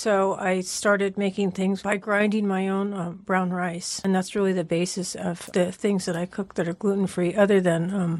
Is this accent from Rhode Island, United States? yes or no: no; Chico, California, United States; Well, as a teen, I was from Chico, and I took macrobiotic cooking classes, and that's what really started me off.